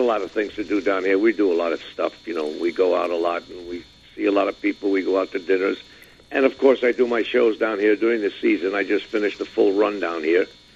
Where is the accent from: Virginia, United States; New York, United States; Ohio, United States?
New York, United States; Ridgewood; When I moved to Long Island originally, I said, I'm from Ridgewood, Brooklyn. They said, you mean Ridgewood, Queens? I said, no, I was Ridgewood, Brooklyn. My address was Ridgewood 27, Brooklyn, New York.